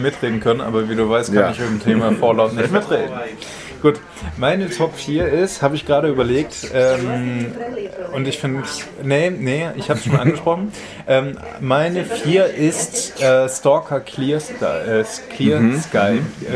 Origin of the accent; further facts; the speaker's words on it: Ukraine; ich meine, als Ukrainer